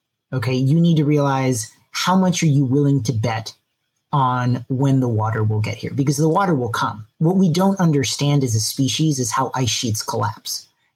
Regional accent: Miami, Florida, United States; So I grew up in Miami, and I moved away when I was 18 thinking, all right, I'm done with this place. Never coming back. You know, goodbye, Miami. No thanks. But I moved back in 2016.

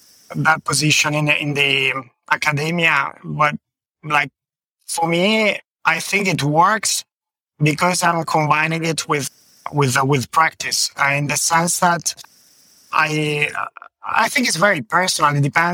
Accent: Bologna, Emilia-Romagna, Italy; I graduated in Bologna, yeah, and I come from Bologna. I'm 100% Bolognese, we could say.

